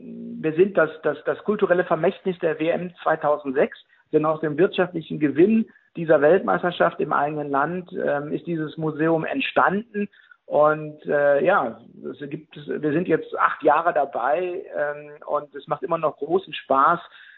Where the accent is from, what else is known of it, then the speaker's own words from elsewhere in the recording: North Rhine-Westphalia, Germany; Ich bin hier im Revier aufgewachsen. Ich bin mit dem FC Schalke 04 sozialisiert worden.